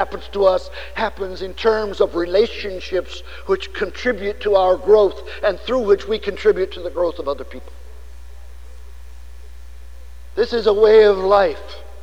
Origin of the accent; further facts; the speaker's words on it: Nebraska, United States; I come from Nebraska by origins, scars over which I will never get.